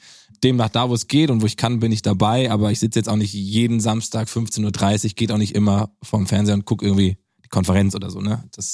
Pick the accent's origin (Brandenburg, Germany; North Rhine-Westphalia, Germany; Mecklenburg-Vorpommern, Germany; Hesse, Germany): Hesse, Germany; Giessen; ich komme ja aus Gießen, ist nicht weit von hier.